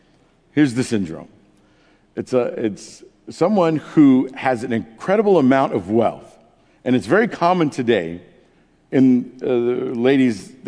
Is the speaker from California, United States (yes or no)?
yes; California, United States; I grew up in Orange County, but my playground was Los Angeles.